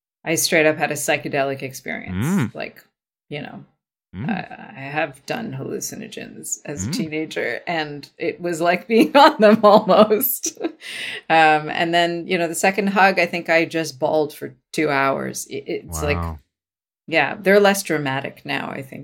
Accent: Vancouver, British Columbia, Canada; I'll drive back, because I was from Vancouver. It's not a long drive.

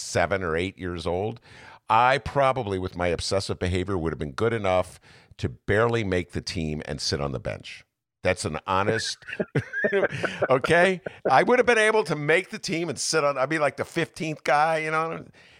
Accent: Rhode Island, United States; Somehow or other, I was from Rhode Island. For some reason, nobody ever played basketball in Rhode Island.

